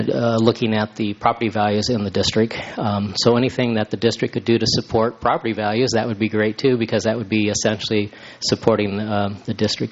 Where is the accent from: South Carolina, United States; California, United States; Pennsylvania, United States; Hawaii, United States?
California, United States; San Luis Obispo; I was born and raised in San Luis Obispo, went through the system, Hawthorne, right here at the middle school.